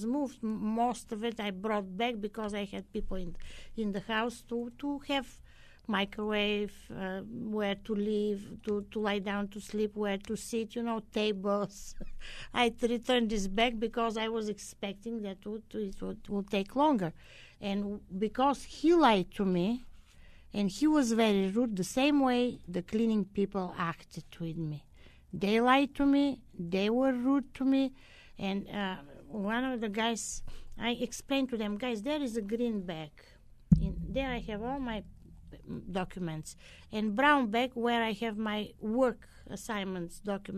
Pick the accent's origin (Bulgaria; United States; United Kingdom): Bulgaria; born there; English is a second language; I was born in Bulgaria, which is in north of Greece, in southeastern Europe.